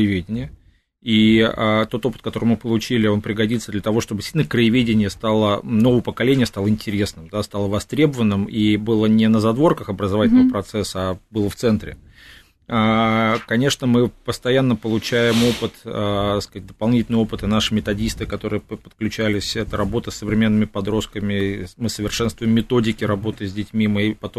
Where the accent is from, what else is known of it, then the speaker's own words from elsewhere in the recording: Moscow, Russia; Да, из Москвы.